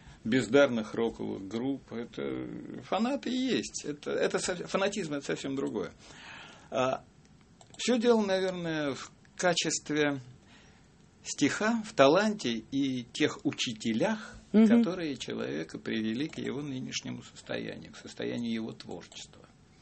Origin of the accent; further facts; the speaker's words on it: Moscow, Russia; Я родился в Москве, как и мои старики и предки